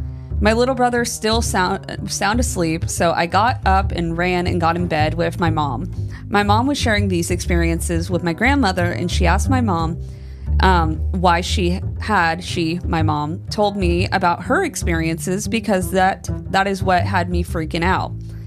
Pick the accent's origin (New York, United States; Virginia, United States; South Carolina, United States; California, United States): South Carolina, United States; also born or lived in Cullowhee, North Carolina; I was born and raised across the river in Jasper County, South Carolina.